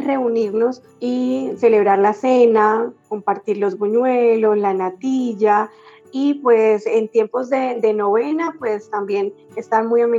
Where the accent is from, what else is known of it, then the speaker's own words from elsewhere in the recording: Saravena, Arauca, Colombia; soy de Saravena, Arauca.